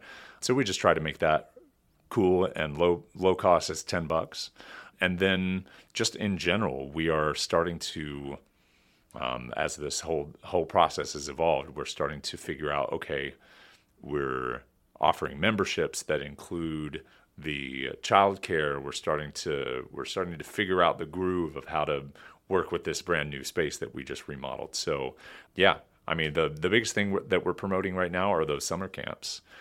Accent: United States; I'm a mutt, girl. I'm American.

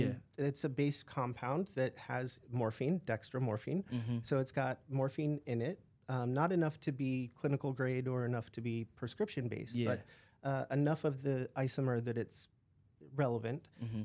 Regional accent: Manhattan, New York, United States; You know, I grew up in big cities. I grew up in Manhattan.

